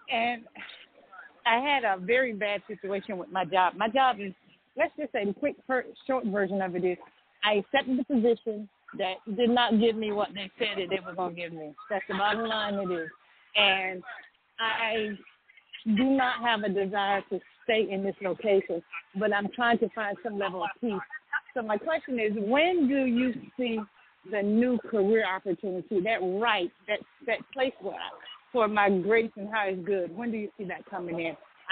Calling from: Georgia, United States; And I'm calling from Georgia.

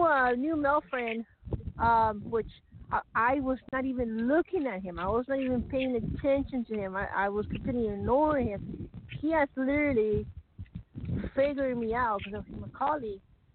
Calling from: Colorado, United States; Colorado.

